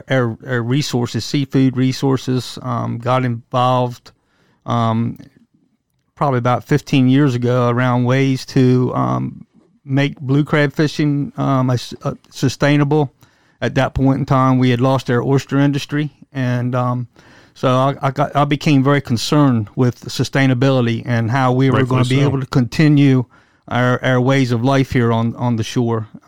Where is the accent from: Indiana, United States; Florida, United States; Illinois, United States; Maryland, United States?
Maryland, United States; Hooper's Island; So I'm just a local guy. I grew up on Hooper's Island. Spent a lifetime as a commercial fisherman.